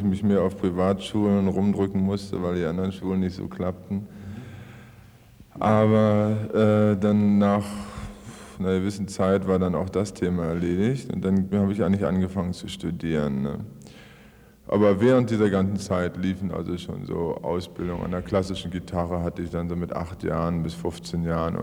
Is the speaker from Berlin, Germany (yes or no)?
yes; Berlin, Germany; born or raised there